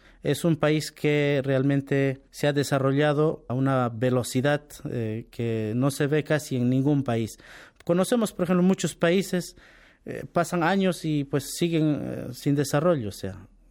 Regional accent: Peru; now in Iran; Yo soy de Perú, un estudiante de las ciencias islámicas en la República Islámica de Irán.

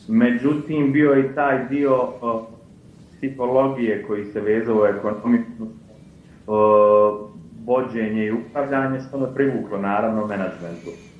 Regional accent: Split-Dalmatia County, Croatia; to djetinjstvo koje sam uveo na Braču, u jednom vrlo malom bitovom mjestu

